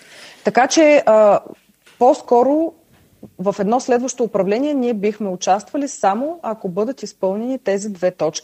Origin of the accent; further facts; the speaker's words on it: Plovdiv, Plovdiv Province, Bulgaria; Огромен интерес и в моя роден град Пловдив, и в цялата страна.